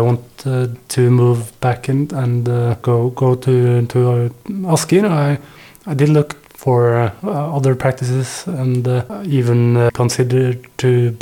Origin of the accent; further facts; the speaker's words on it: Asker, Viken, Norway; English is a second language; Small place outside of Oslo, where I also live with my family.